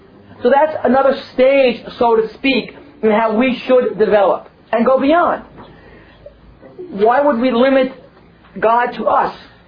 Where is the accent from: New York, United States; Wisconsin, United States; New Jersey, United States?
New Jersey, United States; Not mine. I'm from New Jersey.